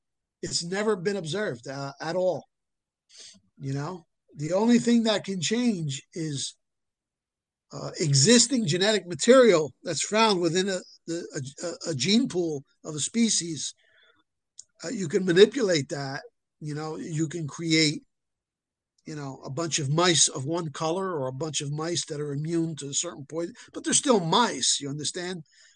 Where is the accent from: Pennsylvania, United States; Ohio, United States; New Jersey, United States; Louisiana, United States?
New Jersey, United States; Paterson; He was actually the favorite son of my hometown, Paterson, New Jersey.